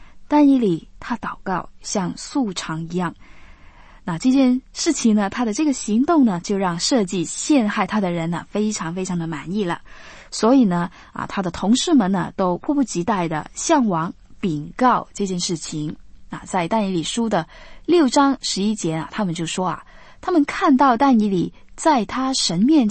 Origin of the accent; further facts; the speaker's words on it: China; 我们中国人呢也有句话说啊，就是君无戏言啊